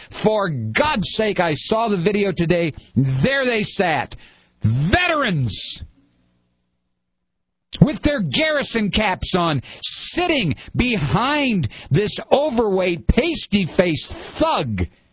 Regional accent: Toledo, Ohio, United States; I'm from Toledo, Ohio, which is just 90 miles up the road

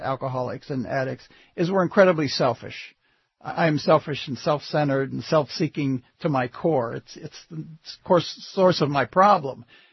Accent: United States; but I'm an American, and, you know, I am an ex-prisoner

